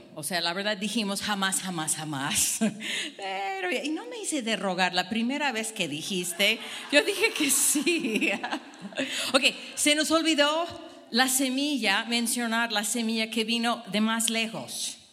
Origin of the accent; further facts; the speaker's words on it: Cuernavaca, Morelos, Mexico; Vengo de Cuernavaca, la ciudad de la eterna alergia.